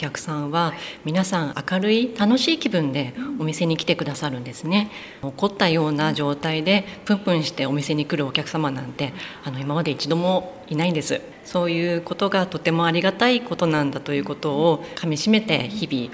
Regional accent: Fujisawa, Kanagawa, Japan; 私はそうですね、藤沢育ちになります、はい、夫は茅ヶ崎ですね。

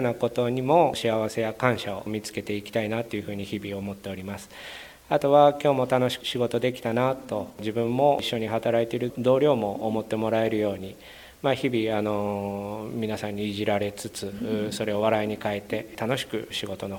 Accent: Gunma, Japan; now in Fujisawa, Japan; 藤沢の方に来たのがまだ1年前でして、まあ、コロナ禍もあってまだいろいろ行けてないんですけども、私その出身が群馬でして海なし県ということで

